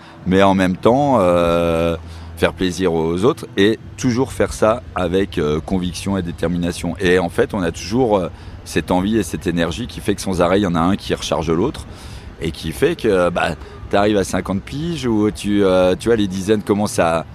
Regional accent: Grand Est, France; on vient de Lorraine, c'est vraiment de village de la Lorraine profonde, qui n'est pas forcément l'endroit le plus sexy de France.

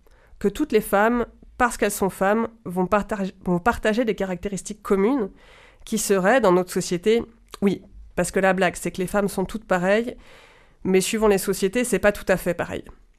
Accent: Bourg-en-Bresse, Auvergne-Rhône-Alpes, France; mon enfance à Bourg-en-Bresse dans les années 90.

